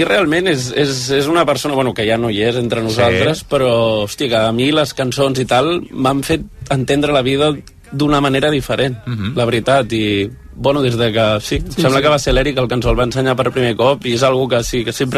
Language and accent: Catalan; Mosqueroles, Catalonia, Spain; som de Mosqueroles, concretament del restaurant Can Net, de Mosqueroles